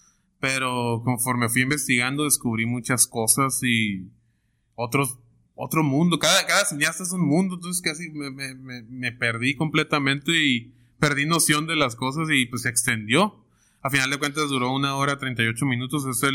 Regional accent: Tijuana, Baja California, Mexico; Se alcanza a ver, soy de Tijuana.

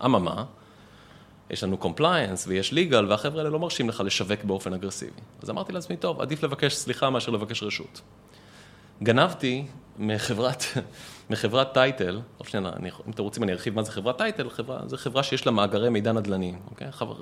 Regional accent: Holon, Tel Aviv District, Israel; גדלתי בחולון.

